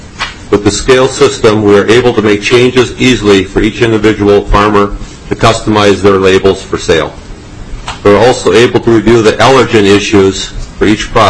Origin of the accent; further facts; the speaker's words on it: Hampton, Minnesota, United States; I'm from Hampton, Minnesota. I own Greg's Meat Processing. I started it at 23 years old on the family farm